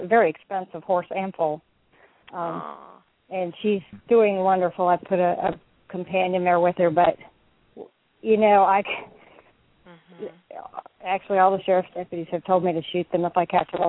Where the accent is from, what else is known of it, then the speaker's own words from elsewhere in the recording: Sarasota, Florida, United States; also born or lived in Lake County / Ocala; I'm actually from here. I was born in Sarasota, and I've been gone for over 20 years and just moved back.